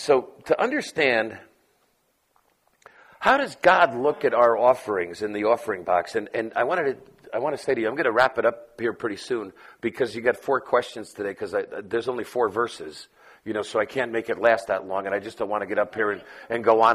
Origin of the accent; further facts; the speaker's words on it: New York, United States; let me tell you, I'm from New York, and my agenda matters, okay?